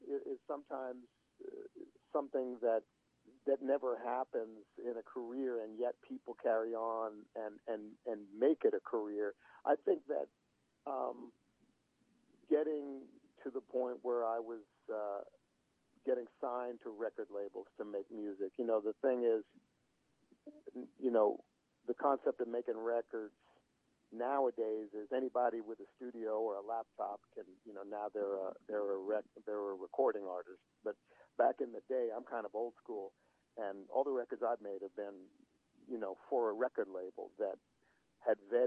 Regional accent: New York, United States; This was when I grew up in New York, and I had a little gig playing actually on the back of a car.

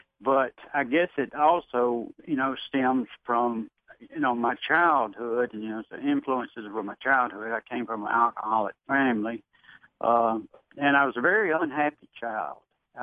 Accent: Indianola, Mississippi, United States; I was in the Mississippi Delta, my hometown, Indianola, Mississippi, which is a hotbed of racial turmoil.

